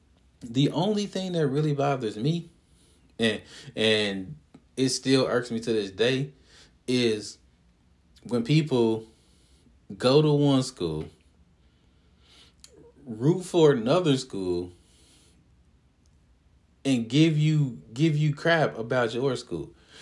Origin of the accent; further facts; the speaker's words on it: Cincinnati, Ohio, United States; Like, I'm from the Natty. You know, I'm from Cincinnati. 513 all day.